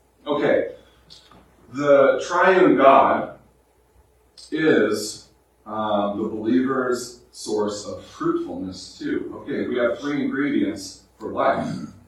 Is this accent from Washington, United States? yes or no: yes; Washington, United States; I grew up in Washington State, and it's known as the apple capital of the world, particularly the very center of it.